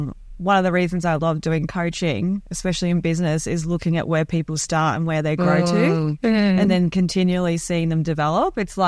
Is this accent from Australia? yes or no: yes; Australia; English is a second language; also born or lived in Iran / Thailand; So I was born in Iran. Left Iran when the revolution happened and came to Australia with my parents. So I couldn't speak any English.